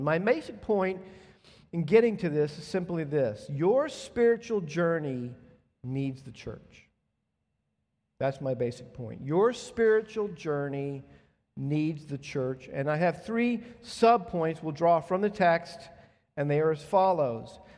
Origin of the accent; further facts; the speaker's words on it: Atlanta, Georgia, United States; I grew up in the South, grew up in Atlanta, Southern Baptist area